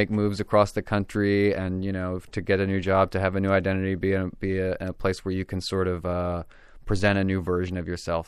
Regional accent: Texas, United States; now in New York, United States; Outside of Houston.

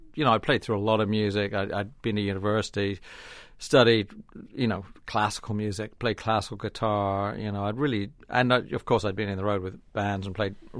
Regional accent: Bournemouth, South West England, United Kingdom; This actually in a town called Bournemouth in southwest England. It's a seaside resort

